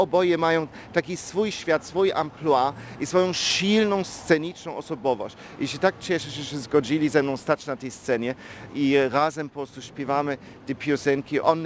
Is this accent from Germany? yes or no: yes; Germany; Polish is a second language; now in Poland; Jak przyjechałem do Polski to w latach 80., to ja przyjechałem z kraju, z Niemiec, jako Niemiec, znaczy jako człowiek oczywiście różnych narodowości, ale jednak z niemieckim paszportem